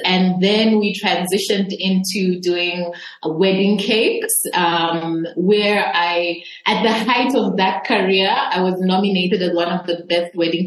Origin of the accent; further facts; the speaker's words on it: Copperbelt, Zambia; also born or lived in Osaka, Japan; I grew up on the Copper Belt. I was born in Osaka, but I grew up on the Copper Belt. And I grew up with my mom and my sister.